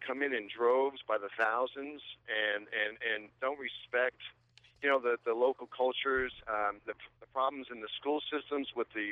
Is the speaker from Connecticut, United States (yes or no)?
yes; Uncasville, Connecticut, United States; now in North Stonington, United States; Hey, listen, I grew up in Uncasville, Connecticut, where Mohegan Sun is.